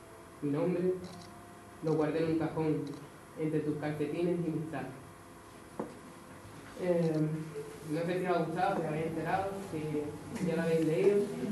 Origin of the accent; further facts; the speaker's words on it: Andalusia, Spain; accent: Andalusian; tengo un acento muy andaluz. Yo pienso en andaluz, pero claro, tengo en cuenta que estoy escribiendo en castellano